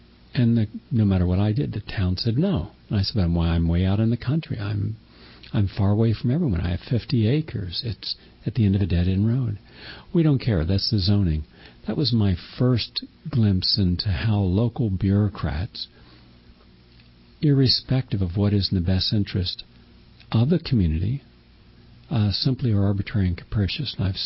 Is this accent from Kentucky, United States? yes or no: no; West Virginia, United States; Because I had seen that growing up in West Virginia